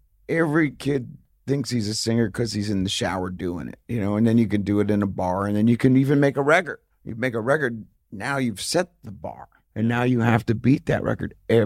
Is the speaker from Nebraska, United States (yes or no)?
no; New Jersey, United States; growing up in New Jersey was very different than being in Los Angeles or Manhattan or somewhere that had a big spotlight on you. We were in the shadow of the greatest city in the world with New York City.